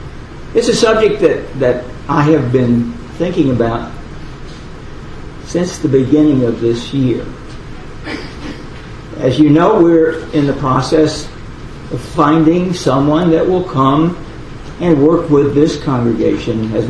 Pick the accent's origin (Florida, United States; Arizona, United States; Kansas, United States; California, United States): California, United States; Los Angeles; In fact, I was born and raised in Los Angeles. We talk about the city of the angels, Los Angeles.